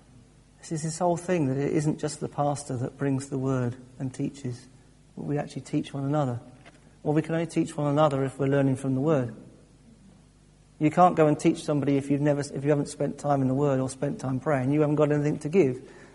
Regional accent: England, United Kingdom; Oh, I'm so English.

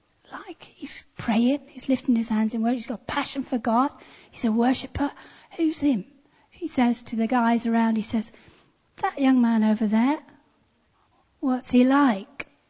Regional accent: England, United Kingdom; Now we don't, as English people, like to use that terminology

